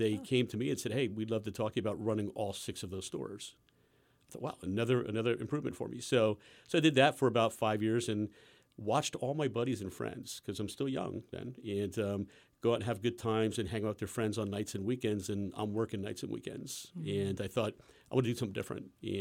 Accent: Bethlehem, Pennsylvania, United States; I'm born and raised in the Lehigh Valley. Bethlehem was my home for many years.

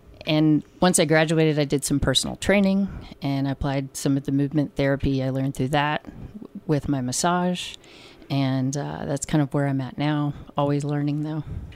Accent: Fort Worth, Texas, United States; Okay, so I'm from Fort Worth, Texas. I played, six sports in high school

